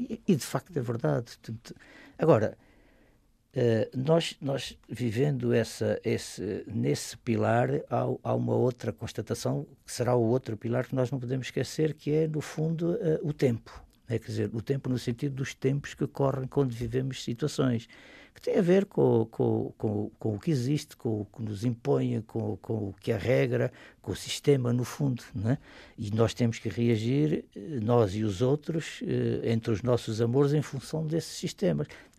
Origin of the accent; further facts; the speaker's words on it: Luanda, Angola; now in Lisbon, Portugal; Porque eu nasci em Angola, vivi fundamentalmente em Luanda, e agora tenho um outro lugar, como eu chamo, da minha vida, Lisboa